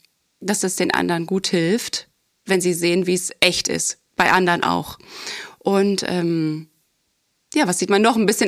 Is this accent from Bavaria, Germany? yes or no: no; Saxony, Germany; Witzigerweise komme ich ja ursprünglich aus dem Osten, aus der Nähe aus Dresden. Und ich habe in Dresden meine Ausbildung angefangen